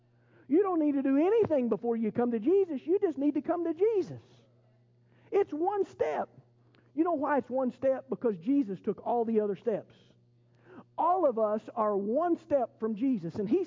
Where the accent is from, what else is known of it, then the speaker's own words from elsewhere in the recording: Pawhuska, Oklahoma, United States; born there; I was born in Pawhuska. My mom's family is from Pawhuska.